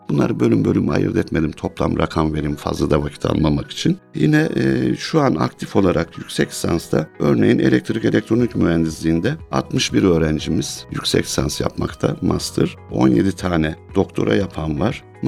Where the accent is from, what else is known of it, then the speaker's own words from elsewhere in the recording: Ankara, Turkey; also born or lived in Aksaray / England; now in Afyonkarahisar, Turkey; Ben 1968 Aksaray aslen doğumluyum ama 2 yaşında Ankara'ya gelmişiz. İlk orta öğretim ve üniversite eğitimi Ankara'da yaptıktan sonra yurt dışında master ve doktoraya gittim. İngiltere'de 5,5 yıl kaldım.